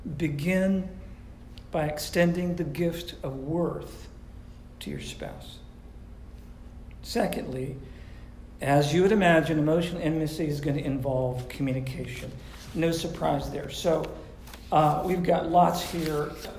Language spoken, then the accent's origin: English; Massachusetts, United States; I grew up with horses in Massachusetts, and I have shoveled.